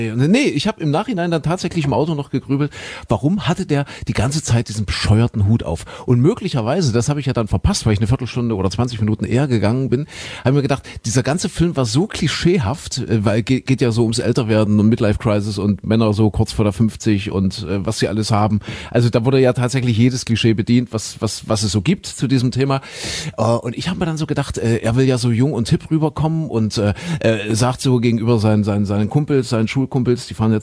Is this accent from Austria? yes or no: no; Saxony-Anhalt, Germany; born there; Gebürtig in Sachsen-Anhalt, wenn ich das hier mal sagen.